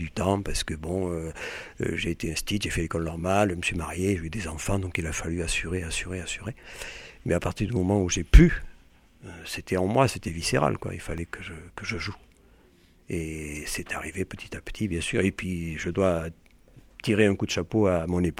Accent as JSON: {"language": "French", "region": "Occitanie", "country": "France", "tie": "born there", "said": "Ah, moi, je suis né dans le Lot."}